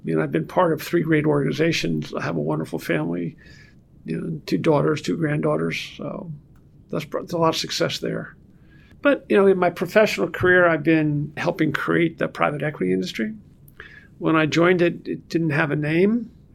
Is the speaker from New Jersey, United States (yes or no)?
no; York, Pennsylvania, United States; So I grew up in York, Pennsylvania, 10 miles south of Three Mile Island.